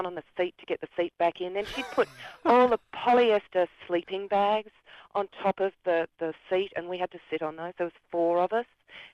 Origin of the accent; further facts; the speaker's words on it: Hobart, Tasmania, Australia; now in Canberra, Australia; Well, I grew up in Hobart. I'm a 64 baby, so my memories are early 70s and onwards.